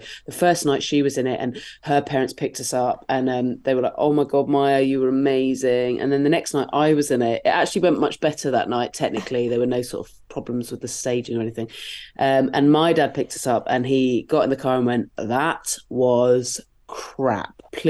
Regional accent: South West England, United Kingdom; I grew up in Dorset and there weren't, that I was aware of, live comedy clubs.

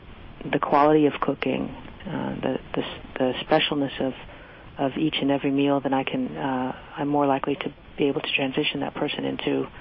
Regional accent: Midwest, United States; Frankly, I grew up in the Midwest, and I just love meat

